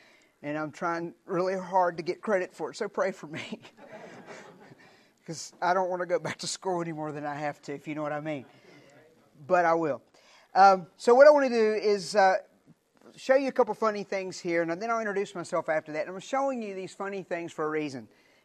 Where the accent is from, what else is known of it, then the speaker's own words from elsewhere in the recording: Virginia, United States; I'm originally from Southwest Virginia. Anybody see the show Moonshiners? That's where I'm from.